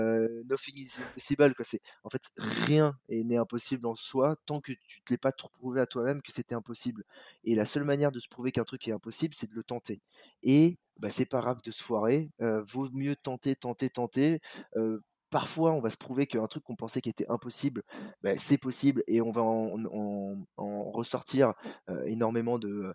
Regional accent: Paris, Île-de-France, France; je suis un parisien

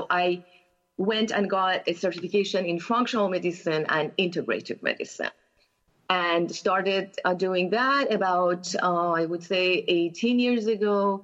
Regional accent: Los Angeles, California, United States; So I live in Los Angeles. I'm from Los Angeles, California, and practice here.

